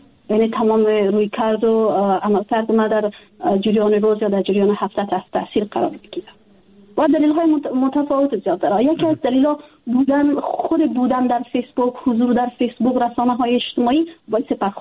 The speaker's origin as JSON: {"language": "Persian", "country": "Afghanistan", "tie": "born or raised there", "said": "جدا از اینکه وطنم است، خانواده مجا است، دوستای ما هستن، ما در افغانستان بزرگ شدیم، تحصیل کردیم، کار کردیم"}